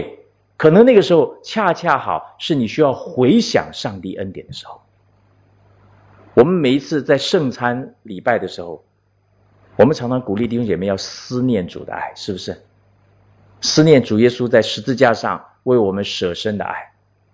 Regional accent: Taiwan; 我不晓得你们懂不懂福建话啊？我从台湾来，我会讲福建话、闽南话啊。

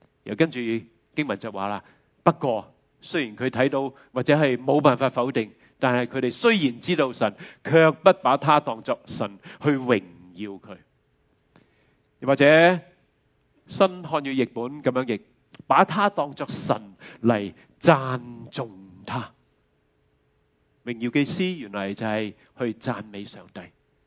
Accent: New Territories, Hong Kong; 我和师母呢可能在新界长大，

